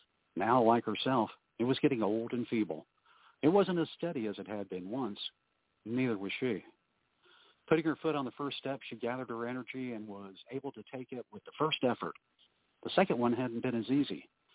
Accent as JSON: {"language": "English", "region": "Rhode Island", "country": "United States", "tie": "born there", "said": "I was born in Rhode Island, so the fast talking is a natural to me."}